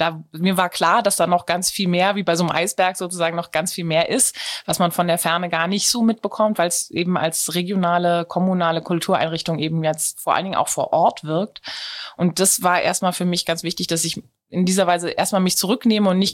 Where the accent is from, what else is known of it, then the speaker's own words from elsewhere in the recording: Berlin, Germany; Ich bin gebürtige Berlinerin, war dann fürs Studium, wie vorhin schon gesagt wurde, ziemlich viel weg